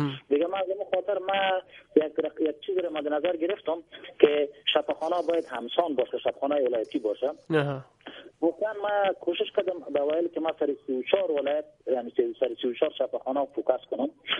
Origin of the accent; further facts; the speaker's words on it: Afghanistan; ما شما افغان هستم